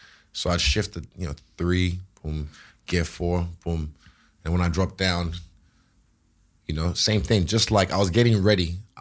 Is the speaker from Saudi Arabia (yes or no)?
no; Nigeria; from where I'm from Nigeria, a lot of people will be blessed to have my old job.